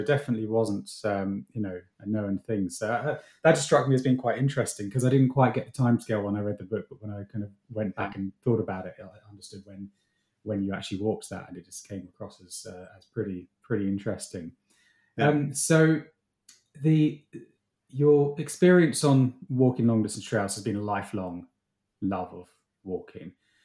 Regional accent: Chichester, South East England, United Kingdom; also born or lived in London; I spent a lot of my early childhood growing up in Chichester. So we lived in South London in Surrey, but we had grandparents and a caravan in Witterings.

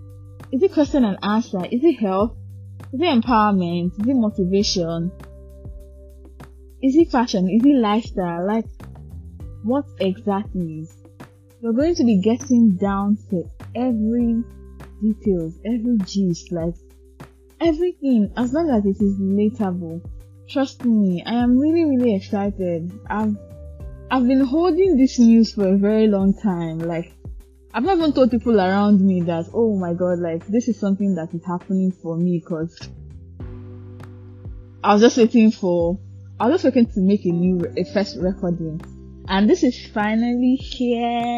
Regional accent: Lagos, Nigeria; I'm a Nigerian and I was born and brought up in Lagos, and I currently live in Lagos. So, you can say that I am a full-blown Lagosian, and also I am also a full-blown Nigerian.

